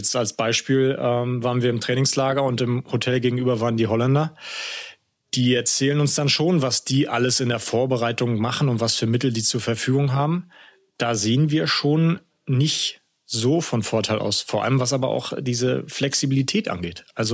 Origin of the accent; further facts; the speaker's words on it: Rostock, Mecklenburg-Vorpommern, Germany; ich bin ja ein norddeutscher Junge, ich komme aus Rostock.